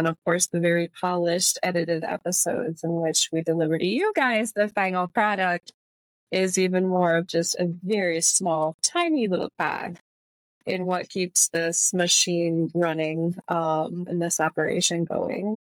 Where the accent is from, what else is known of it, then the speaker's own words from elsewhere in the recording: Jackson, Michigan, United States; To the fireworks show in my hometown, shout out Jackson, Michigan, on Wednesday evening.